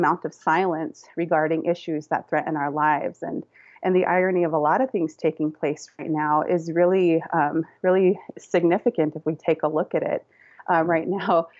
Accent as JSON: {"language": "English", "country": "United States", "said": "this is something that we're very used to as Native American people."}